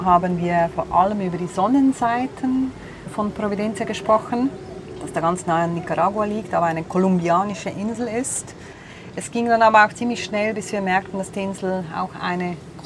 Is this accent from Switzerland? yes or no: yes; Switzerland; als ich ihm dann sagte, ich komme aus der Schweiz, aber wir wohnten auf dem Segelboot